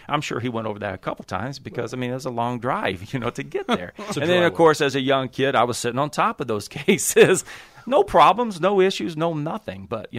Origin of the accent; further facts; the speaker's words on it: Texas, United States; I'm from Texas, in the state of Texas. We do have what's known as dry counties.